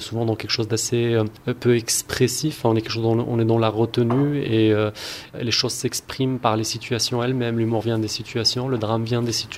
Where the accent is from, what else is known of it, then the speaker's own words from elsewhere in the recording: Morocco; Je viens du Maroc, donc j'y suis né et j'y habite.